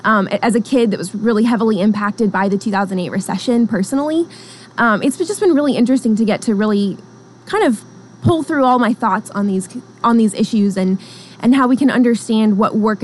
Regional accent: Tulsa, Oklahoma, United States; I grew up in Tulsa, so I'm actually not from House District 11, but I have had family up in Bartlesville for over a decade.

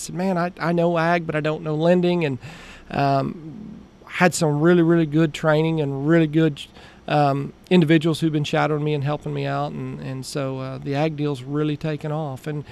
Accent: Nowata, Oklahoma, United States; I'm originally from Nowata, grew up in Nowata, born and raised, you know, all in Northeast Oklahoma.

